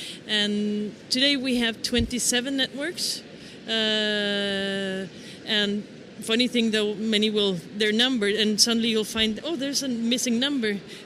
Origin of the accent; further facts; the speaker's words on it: Norway; I'm from Norway.